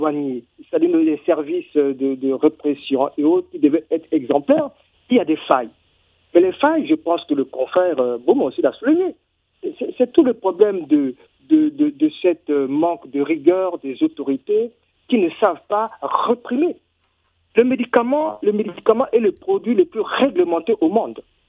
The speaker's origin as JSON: {"language": "French", "country": "Republic of the Congo", "said": "Je suis originaire de la République du Congo, mais j'ai beaucoup d'activités en RDC."}